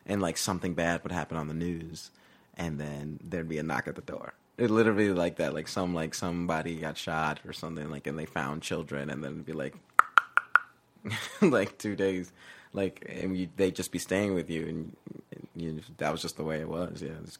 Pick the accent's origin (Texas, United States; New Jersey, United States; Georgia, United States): Georgia, United States